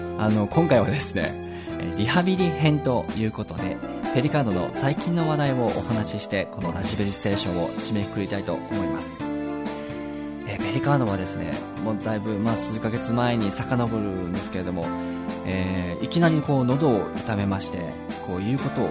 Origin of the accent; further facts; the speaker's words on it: Karatsu, Saga, Japan; 地元の佐賀県の唐津市というところでコミュニティ FM が開局するよという情報を聞き入れまして